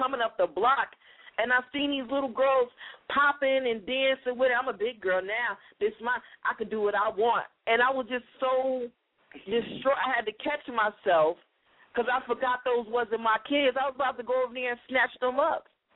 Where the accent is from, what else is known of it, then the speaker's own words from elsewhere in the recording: Detroit, Michigan, United States; moved away; you know, I'm from Detroit, Michigan, and I came over to Jersey, so I know exactly what club music is, what dance music is.